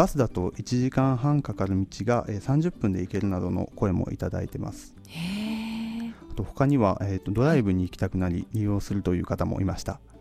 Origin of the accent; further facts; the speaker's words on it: Kyotango, Kyoto, Japan; 出身は、京都府、の京丹後市の、丹後町っていう、まさしく今サービスがスタートしている地域が出身です。